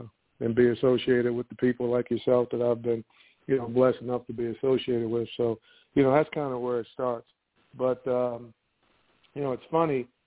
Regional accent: Baltimore, Maryland, United States; growing up in Baltimore, Maryland, and my first opportunity to be a part of football at 10 years old

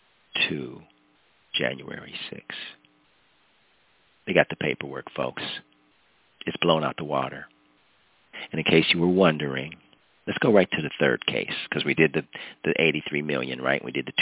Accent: United States; Thank God I'm an American. I can speak freely about my opinions.

